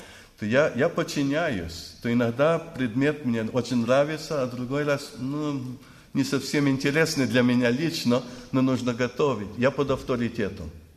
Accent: United States; то я из Америки, а я там живу, паспорт канадский, я еще канадец.

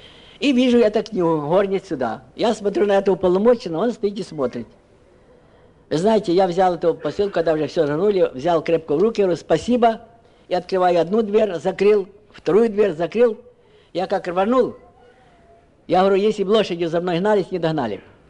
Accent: Voznesensk, Mykolaiv Oblast, Ukraine; я родом с Вознесенска, Николаевской области был

